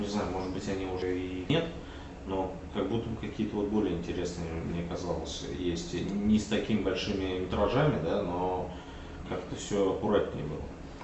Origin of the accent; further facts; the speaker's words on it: Bogorodsk, Nizhny Novgorod Oblast, Russia; мы сами из Богородска